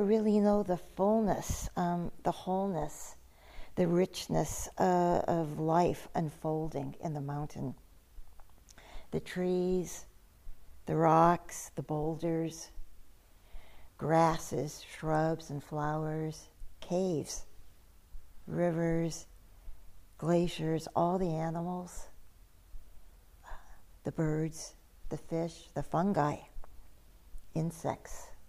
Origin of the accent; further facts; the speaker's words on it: Midwest, United States; As I shared yesterday, I'm from the Midwest, which is very flat. It's very, very horizontal.